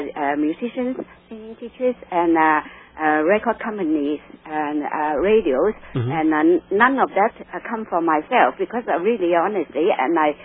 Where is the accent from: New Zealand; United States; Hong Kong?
Hong Kong; moved away; I come from China. I come from Hong Kong.